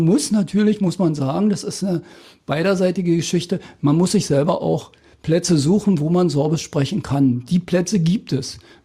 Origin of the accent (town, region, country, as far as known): East Germany, Germany; born or raised there